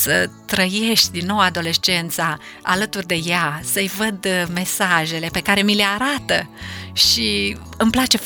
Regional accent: Iași, Iași County, Romania; also born or lived in Târgu Neamț; now in Bacău, Romania; Am copilărit la Iași, am locuit pentru 9 ani la Târgu Neamț, de 10 ani suntem la Bacău.

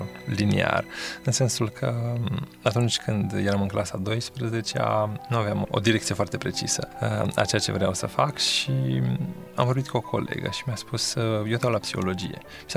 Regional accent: Brașov, Brașov County, Romania; m-am născut în Brașov, am copilărit acolo și la 21 de ani am îndrăznit să dau la facultate la Babeș-Bolyai. În 96 am venit aici.

